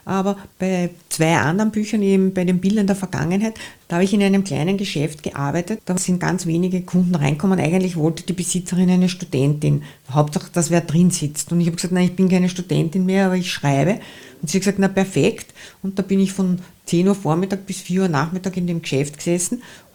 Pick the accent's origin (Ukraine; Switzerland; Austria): Austria; Vienna; Der Tafelspitz, als Wienerin.